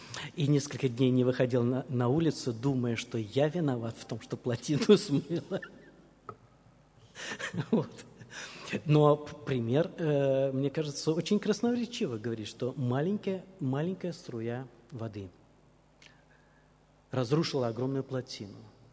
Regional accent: Orenburg Oblast, Russia; в моем глубоком детстве, мне кажется, лет 5 тогда было, в те времена мое детство проходило в Оренбургской области, в деревне.

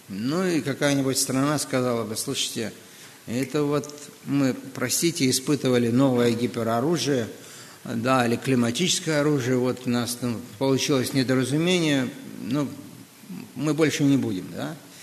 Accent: Moldova; Я вырос в Молдавии, и там оползни – это было национальное бедствие.

